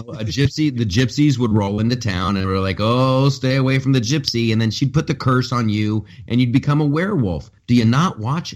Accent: United States; Like, as an American, that's just one of the things I demand.

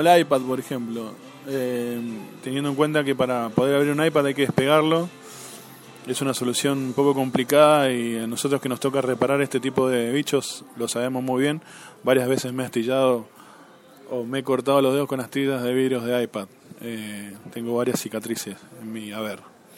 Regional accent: Buenos Aires, Argentina; now in Mendoza, Argentina; Recuerdan que yo no soy mendocino. Bueno, soy de Buenos Aires, pero bueno, ya llevo varios años en Mendoza y me he hecho mendocino a la fuerza.

